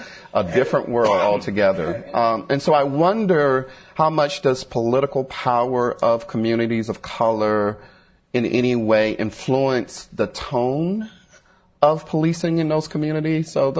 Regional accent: Atlanta, Georgia, United States; also born or lived in Washington, D.C.; I grew up in Atlanta, Georgia, as a teenager, as a young person, a majority black city led by a black mayor.

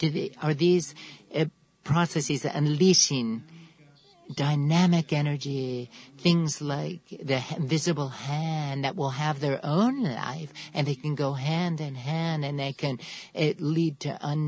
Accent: Havana, Cuba; I'm from Havana, and I'm from the industrial.

